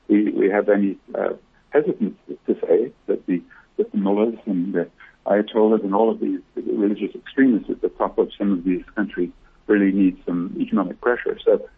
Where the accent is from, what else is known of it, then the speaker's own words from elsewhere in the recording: Belfast, Northern Ireland, United Kingdom; as someone who was born in Ireland and saw such dreadful, in my hometown of Belfast, such dreadful carnage